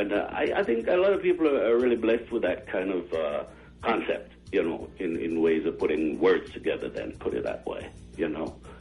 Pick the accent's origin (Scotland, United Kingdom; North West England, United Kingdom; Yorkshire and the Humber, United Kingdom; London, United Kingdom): London, United Kingdom; I grew up in London, England.